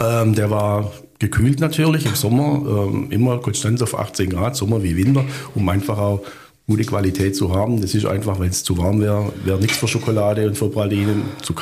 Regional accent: Southern Germany, Germany; obwohl das ja nicht so bei uns im Süden verpönt ist.

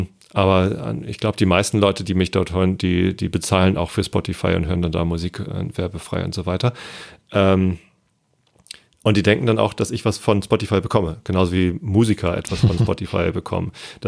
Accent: Hamburg, Germany; ich als Hamburger großer Franzbrötchen-Fan bin

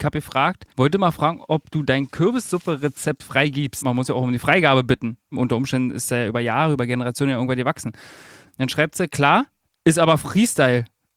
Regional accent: Germany; wie man als Deutscher natürlich sagt

